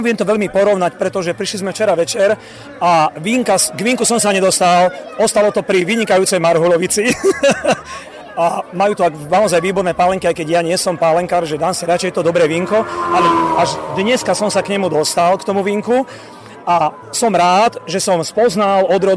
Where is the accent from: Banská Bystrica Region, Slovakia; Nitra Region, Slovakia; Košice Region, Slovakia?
Banská Bystrica Region, Slovakia; Mýtna; Pochádzam z regiónu Novohrad, to je mesto Lučenec a okres Lučenec a dedinka Mýtna.